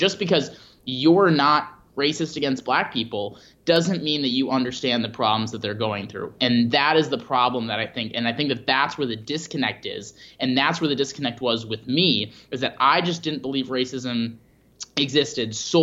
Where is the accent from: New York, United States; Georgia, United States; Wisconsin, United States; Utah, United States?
Wisconsin, United States; Appleton; I grew up in Appleton, Wisconsin, which is a, you know, mid-sized city in northeast Wisconsin near Green Bay.